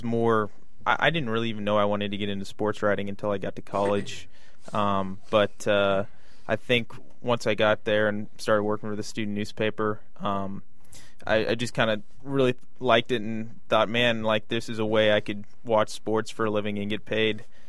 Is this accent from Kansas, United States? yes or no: yes; Overland Park, Kansas, United States; I grew up actually in Overland Park. I'm a Johnson County kid.